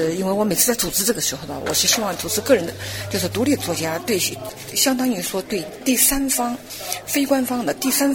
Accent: China; 我认为我们来自中国大陆的人吧

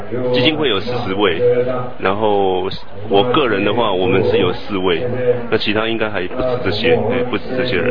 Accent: Taiwan; 我从台湾来的。

